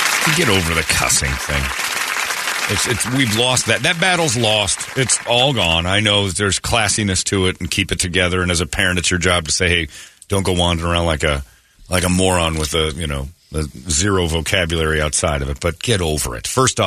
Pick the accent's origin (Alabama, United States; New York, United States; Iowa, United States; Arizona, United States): Arizona, United States; and I grew up in Mormon, Arizona here